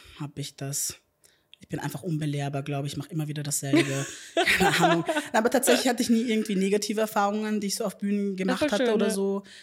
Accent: Upper Austria, Austria; now in Vienna, Austria; in dem Bundesland, wo ich aufgewachsen bin, in Oberösterreich

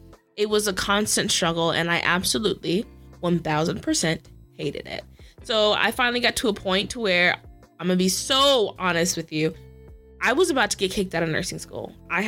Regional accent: Midwest, United States; I am from the Midwest, and I currently live in the South, where I am beginning student teaching and getting to enjoy my life in education.

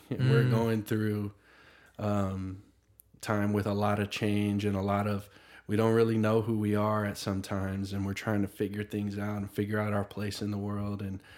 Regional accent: United States; I think, if I'm honest, I'm an American before I'm a Samoan.

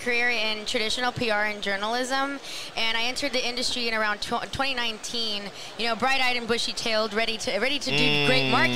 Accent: Los Angeles, California, United States; from LA, born and raised.

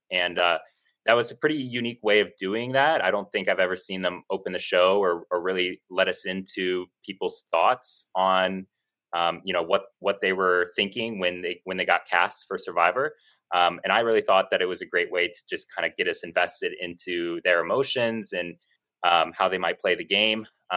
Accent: Chicago, Illinois, United States; I work in corporate sales. I'm from Chicago, Illinois.

